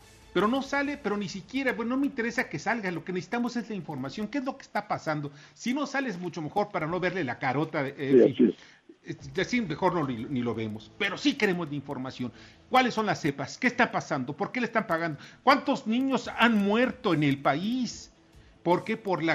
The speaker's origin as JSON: {"language": "Spanish", "country": "Mexico", "said": "así somos los mexicanos, nos gusta hacerla de jamón."}